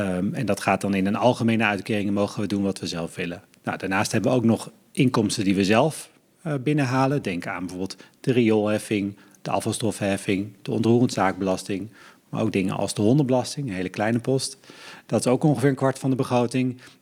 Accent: Haarlem, North Holland, Netherlands; born there; 41 jaar inmiddels, geboren in Haarlem, een tijdje weg geweest en toen in 2014 weer teruggekomen in de gemeente Haarlem.

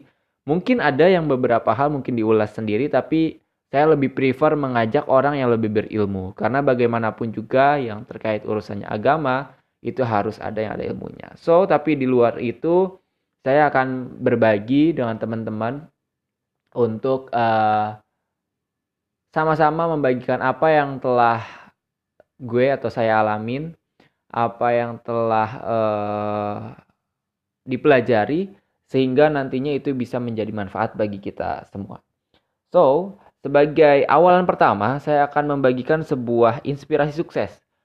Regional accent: West Java, Indonesia; Tapi saya lebih senang disebut Akang sebagai orang Sunda.

